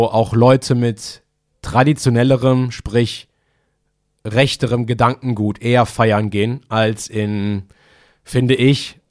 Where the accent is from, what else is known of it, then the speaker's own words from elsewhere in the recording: Eifel, Germany; Und dann hat er mich gefragt, wo ich herkomme. Und das war ganz geil. Ich habe gesagt, aus der Eifel.